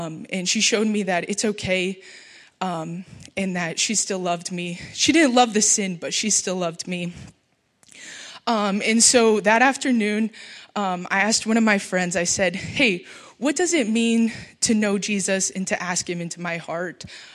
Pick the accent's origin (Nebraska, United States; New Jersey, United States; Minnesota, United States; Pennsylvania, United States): Nebraska, United States; Hemingford; So I grew up in Hemmingford, which is about 40 miles south.